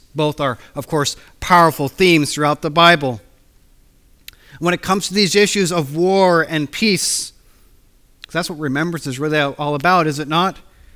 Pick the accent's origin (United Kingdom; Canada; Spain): United Kingdom; moved away as an adult; now in United States; This kind of day, I find I must walk a tightrope between my own upbringing, my own culture, and this wonderful place that Heather and I call our home. The United States and the United Kingdom are very similar